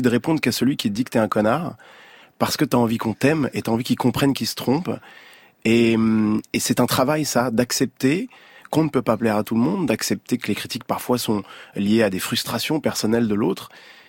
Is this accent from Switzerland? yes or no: no; Melun, Île-de-France, France; J'ai grandi à Melun, j'ai le souvenir d'aller prendre la voiture